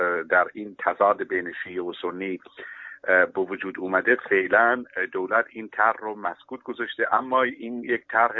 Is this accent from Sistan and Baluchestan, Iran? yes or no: yes; Chabahar, Sistan and Baluchestan, Iran; به عنوان یک بلوچ، به خصوص بلوچی که از چابهار اومده